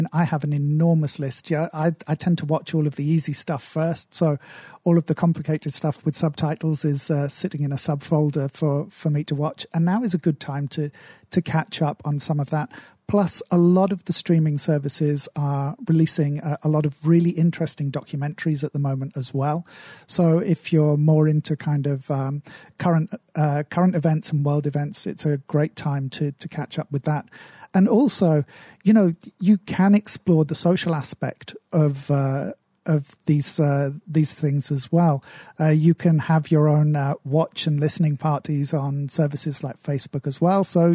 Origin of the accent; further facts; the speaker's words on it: United Kingdom; I'm British, so, you know, I don't hug anyone I haven't known for at least 20 years.